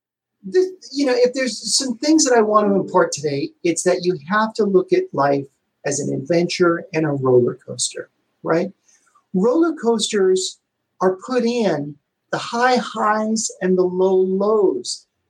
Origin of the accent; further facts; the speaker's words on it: Elmhurst, New York, United States; But one of the things growing up in Elmhurst, Queens, in the shadow of Manhattan, the New York experience is that you have a pizza man.